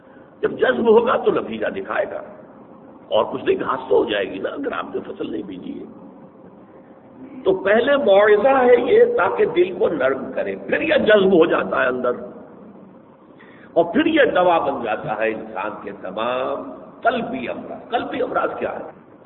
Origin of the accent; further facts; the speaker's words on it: Hisar, Haryana, India; وہ ضلع حصار سے گزرتا ہے, میں چونکہ وہی کا رہنے والا ہوں, وہی کا پیدائشی ہوں, میں پوری تفصیل سے واقف ہوں.